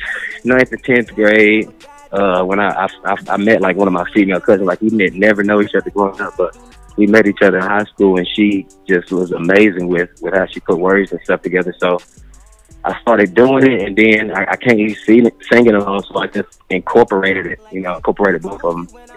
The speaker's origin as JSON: {"language": "English", "town": "Knoxville", "region": "Tennessee", "country": "United States", "said": "Yeah, we're both from Knoxville, Tennessee."}